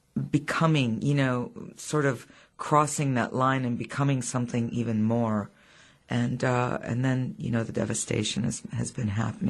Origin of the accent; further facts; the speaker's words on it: Syria; English is a second language; moved away; my story comes from a core of not being able to speak English when I came here from Syria.